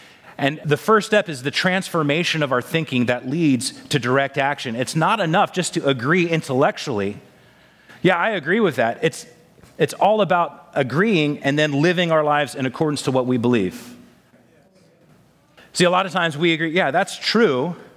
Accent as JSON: {"language": "English", "region": "California", "country": "United States", "tie": "born or raised there", "said": "In fact, growing up in Sonoma County in California, we were blessed with thick tule fog during the summer."}